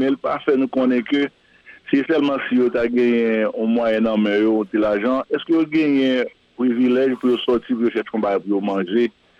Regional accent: Haiti; En tant qu'humain, vraiment en tant qu'haïtien

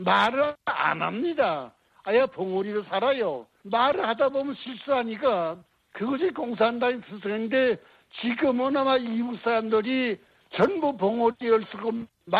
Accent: North Korea; now in South Korea; 저도 북한에서 온 사람인지라

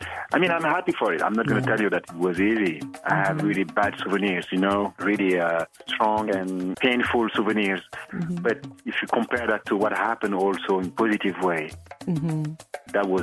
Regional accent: Boutilimit, Trarza, Mauritania; English is a second language; The exception is that I'm in the Sahara. Mm-hmm. And I think it was beautiful. We were playing all the time outside with a lot of sand. Mm-hmm. And what was that I born in Boutilimit, which was a little small

